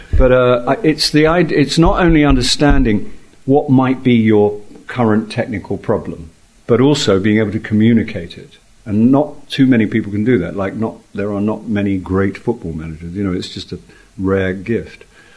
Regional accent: Ireland; But I am Irish, so I'm still in Europe, and I'm very happy.

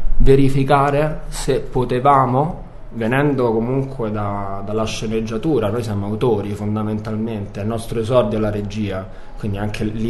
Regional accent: Barcelona, Catalonia, Spain; Italian is a second language; Tu sai, noi veniamo da Barcellona, no?

